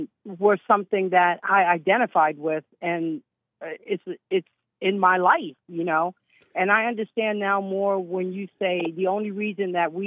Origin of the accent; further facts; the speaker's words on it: United States; It's just that I was raised in the culture of, you know, what they say or how they do things growing up in America.